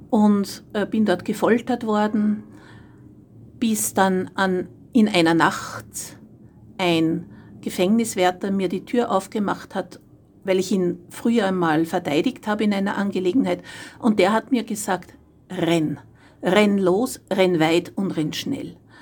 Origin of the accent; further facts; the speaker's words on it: Austria; now in France; Grüß Gott … Ich bin Österreicherin, ich lebe in Frankreich.